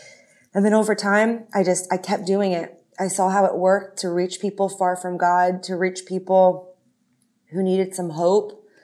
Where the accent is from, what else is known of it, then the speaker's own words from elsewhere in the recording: San Francisco, California, United States; Well, I'm originally from San Francisco.